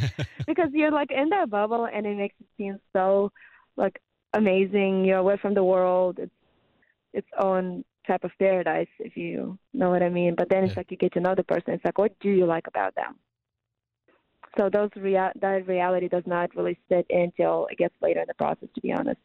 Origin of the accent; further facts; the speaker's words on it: Russia; now in United States; Well, that I was adopted from Russia and that I came to the United States about 14 years ago at this point. That was just how I grew up and what my family is like now.